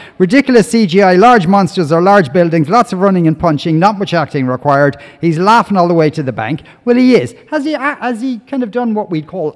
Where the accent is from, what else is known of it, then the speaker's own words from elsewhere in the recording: Ireland; now in London, United Kingdom; I'm Irish in London, so something widely available, please.